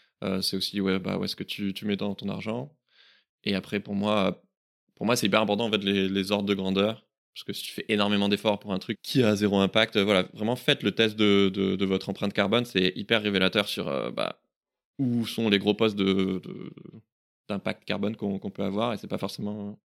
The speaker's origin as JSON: {"language": "French", "town": "Toulouse", "region": "Occitanie", "country": "France", "said": "Je suis de Toulouse, du Sud-Ouest, donc ouais."}